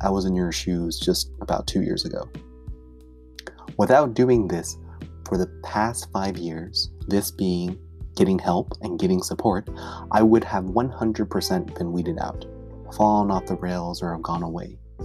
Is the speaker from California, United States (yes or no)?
yes; California, United States; By virtue of growing up in the Bay Area in the early 2000s